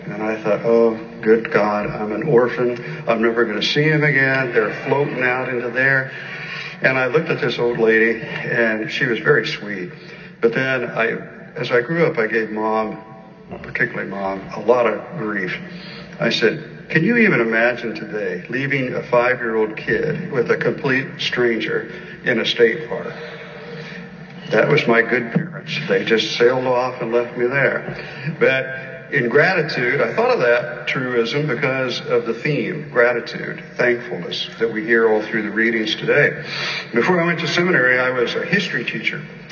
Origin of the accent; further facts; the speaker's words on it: Brazil, Indiana, United States; I grew up in Brazil, the real Brazil, Indiana. So I've lost my accent.